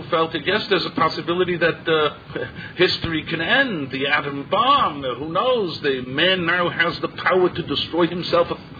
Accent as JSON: {"language": "English", "country": "United States", "said": "You know, I'm an American."}